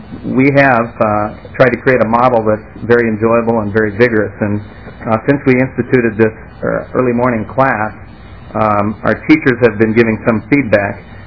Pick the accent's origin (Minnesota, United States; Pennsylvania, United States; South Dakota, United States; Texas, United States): Minnesota, United States; Farmington; I am from Farmington, Minnesota.